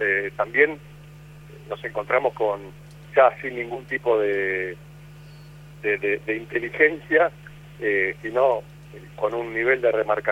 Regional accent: San Antonio de Areco, Buenos Aires Province, Argentina; yo soy de San Antonio de Areco

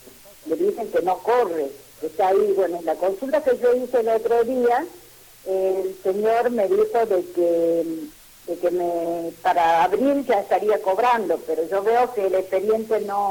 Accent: Aguilares, Tucumán, Argentina; No puedo decir lo mismo de mi ciudad, de mi pueblo, de Aguilares.

